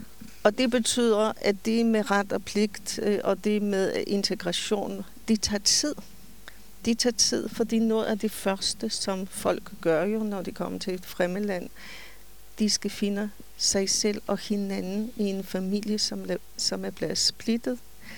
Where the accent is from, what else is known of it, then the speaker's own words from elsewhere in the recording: Poland; Danish is a second language; moved away as an adult; now in Denmark; Polen, som var mit hjemland. Jeg kom alene, og det betød, at jeg skulle sige farvel til min familie.